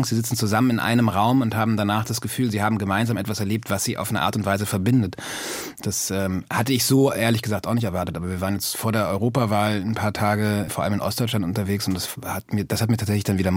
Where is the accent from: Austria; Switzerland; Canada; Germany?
Austria; Also ich glaube, ich komme aus Österreich.